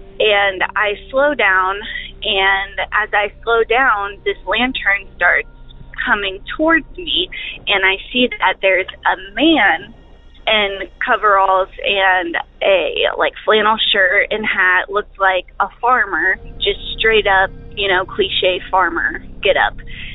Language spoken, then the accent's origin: English; St. Joseph, Missouri, United States; So I grew up in St. Joseph, Missouri